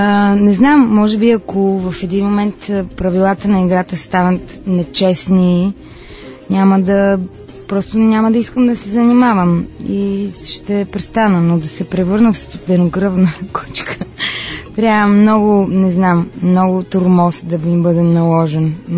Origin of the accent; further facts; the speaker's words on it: Sofia, Sofia City, Bulgaria; имам по-голям брат, с който като всички деца от София сме делели една детска стая.